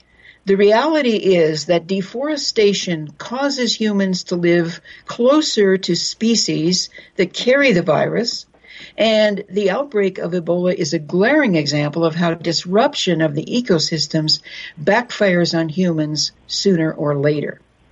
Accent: Boulder, Colorado, United States; the University of Colorado at Boulder, a little plug here from my hometown.

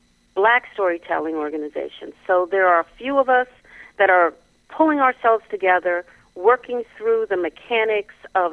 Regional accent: Pennsylvania, United States; I grew up not far, really in the suburbs of Philadelphia. I grew up in Bucks County.

